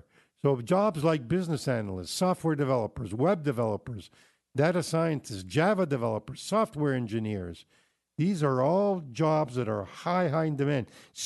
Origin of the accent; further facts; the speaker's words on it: Kitchener, Ontario, Canada; my hometown, Kitchener, Waterloo, Cambridge area.